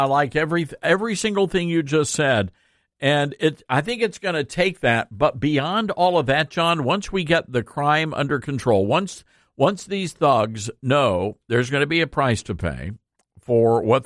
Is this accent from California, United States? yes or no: no; Memphis, Tennessee, United States; I love Memphis. Of course, it's my hometown, but such great people here.